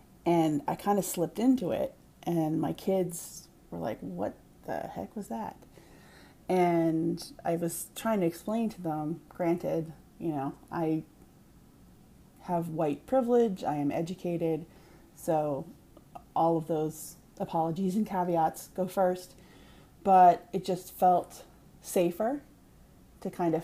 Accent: Boston, Massachusetts, United States; accent: Boston; In Boston, or if I were drinking with my siblings, this is when my accent comes out, either that or when I'm really angry

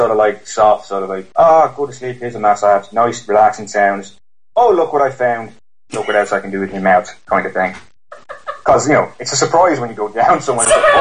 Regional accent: Ireland; now in England, United Kingdom; I'm an Irishman living in England, I always get compliments on my voice, mainly because of the accent

